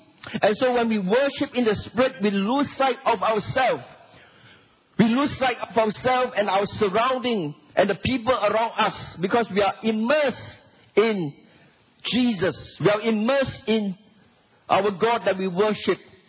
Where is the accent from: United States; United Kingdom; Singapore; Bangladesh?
Singapore; I myself come from an Asian culture. I come from Singapore, and when I was young, I came from a very conservative background.